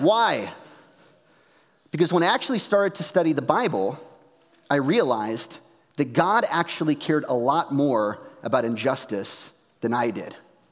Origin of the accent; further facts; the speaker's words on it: United States; as a kid growing up in the American suburbs, I had so many reasons to be angry at society.